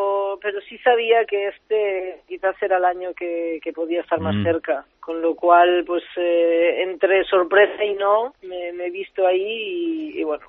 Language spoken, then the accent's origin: Spanish; Galicia, Spain; como buena gallega no me cuesta hacer las maletas